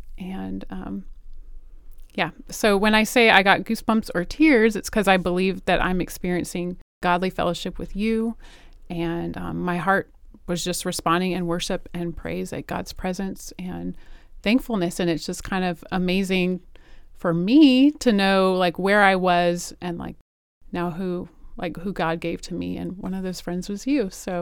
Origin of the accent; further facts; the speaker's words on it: New Kent, Virginia, United States; I'm from New Kent.